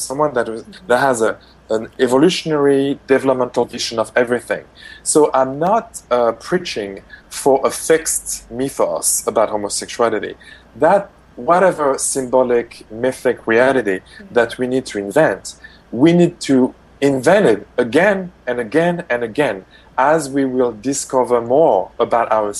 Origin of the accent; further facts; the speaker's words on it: France; accent: French; English is a second language; Okay, I hope my French accent wouldn't be too difficult for